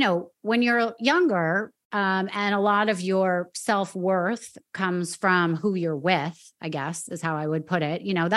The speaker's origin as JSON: {"language": "English", "town": "Manhattan", "region": "New York", "country": "United States", "tie": "born or raised there", "said": "I grew up in Manhattan. I went to an all-girls private school."}